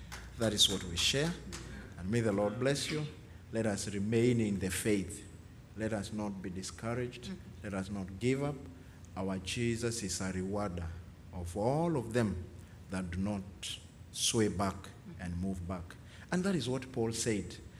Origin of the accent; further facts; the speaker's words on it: Kenya; We come from Kenya